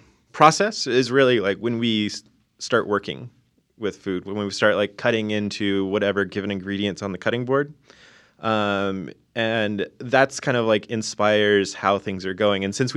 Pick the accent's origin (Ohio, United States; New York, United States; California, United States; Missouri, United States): California, United States; I'm from the Silicon Valley, California, and so I didn't really grow up in this kind of like terrain.